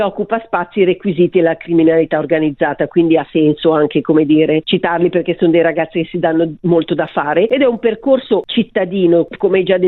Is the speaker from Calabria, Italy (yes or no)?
no; Genoa, Liguria, Italy; perché appunto essendo genovese ho pensato che poteva avere senso immaginare un itinerario